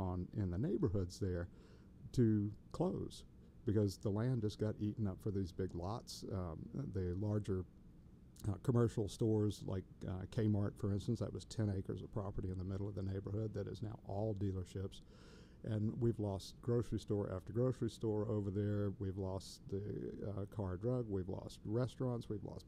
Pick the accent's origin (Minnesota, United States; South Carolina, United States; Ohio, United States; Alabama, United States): South Carolina, United States; James Island; I grew up here on James Island primarily when I was a child. We lived out there for several years in the old South Point area. So I was living on James Island in the late 60s when it was still a rural area